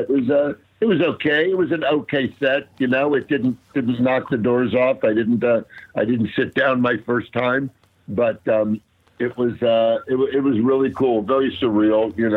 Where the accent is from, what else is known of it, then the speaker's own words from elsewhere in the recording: California, United States; I grew up out here in Southern Cal, in the Valley